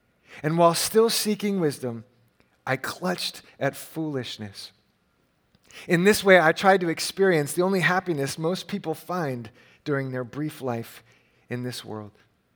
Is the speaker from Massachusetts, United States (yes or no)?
no; Hawaii, United States; I grew up in Hawaii, which was a beautiful place to live. It was also a very difficult place for me to live.